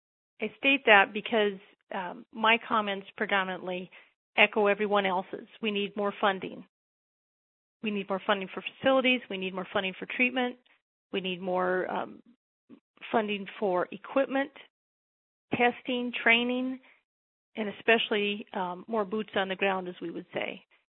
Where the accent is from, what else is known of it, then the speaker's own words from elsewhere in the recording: Eagle Butte, South Dakota, United States; I am a lifelong resident of the Cheyenne River Indian Reservation. I was born and raised just outside of Eagle Butte.